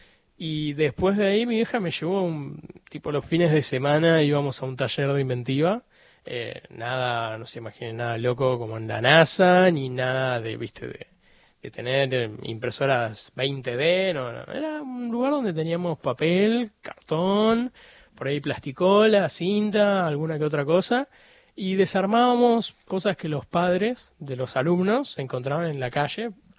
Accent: Buenos Aires, Argentina; nosotros somos de Pompeya

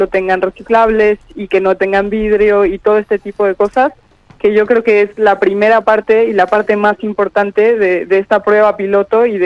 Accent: Mexico; now in El Calafate, Argentina; yo soy mexicana, pero vivo en el Calafate desde el 2015

